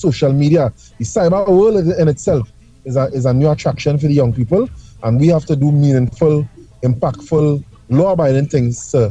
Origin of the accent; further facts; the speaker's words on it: Chaguanas, Trinidad & Tobago; I have to mention my good partner who I grew up with in Chaguanas, although he's from Labre, Kenwin Jones